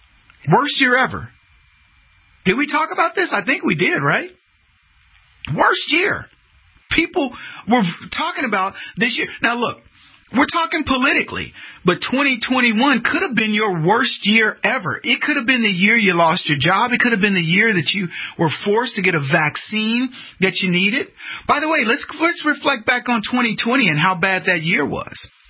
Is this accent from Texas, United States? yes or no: yes; San Antonio, Texas, United States; A couple out from San Antonio, my hometown, bought it.